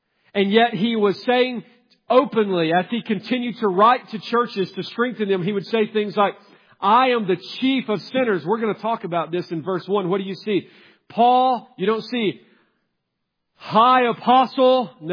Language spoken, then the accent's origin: English; the South, United States; Because I grew up in the South.